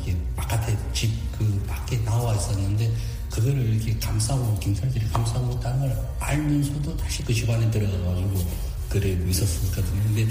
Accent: North Korea; now in South Korea

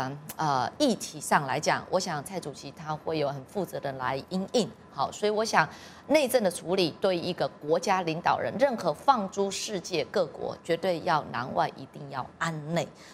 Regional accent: Taiwan; 这个才是现在我们台湾人民的主流民意

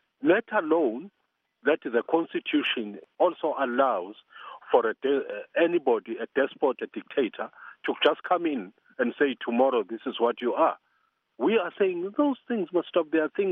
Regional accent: Eswatini; If I am a Swazi from Swaziland, I've always been.

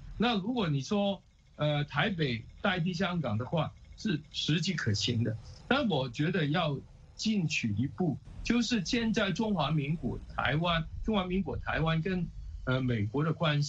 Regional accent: Guangdong, China; 就变成我们广东人说的那种糖水滚糖鱼

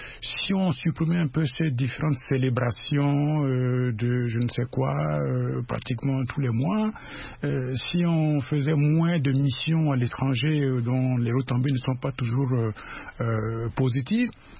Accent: Mpende, Central African Republic; born there; Je suis né dans le Mpende.

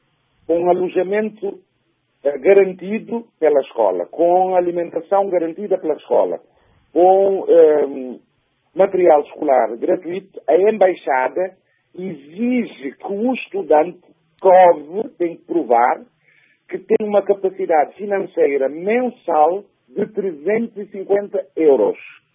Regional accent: Maio, Cape Verde; somos naturais da Ilha do Maio, Cabo Verde.

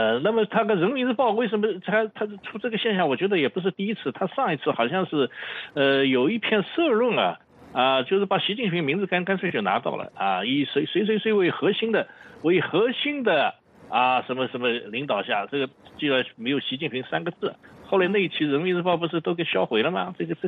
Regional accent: Zhejiang, China; 因为这个关于杭州，我是浙江人嘛，我知道杭州的美丽啊

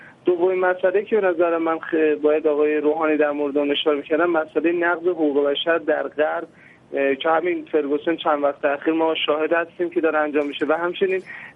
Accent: Iran; ما من به شخص به عنوان یک ایرانی انتظار داشتم

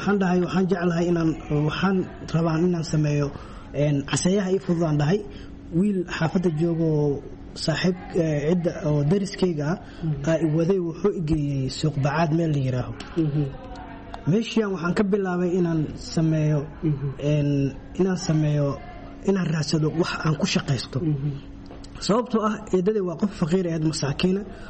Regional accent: Baidoa, Bay, Somalia; born there; now in Mogadishu, Somalia; waxaan ku dhashay Baydhawa waxaan imid Muqdisho sagaashan iyo afartii ilaa sagaashan iyo shantii

